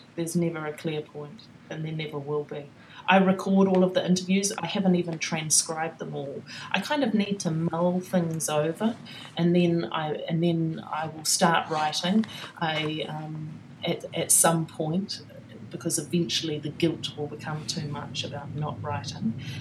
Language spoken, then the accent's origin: English; New Zealand; also born or lived in United Kingdom; I am a Kiwi. I'm a little bit more gauche, I think. I did used to come up against that a little bit when I lived in Britain.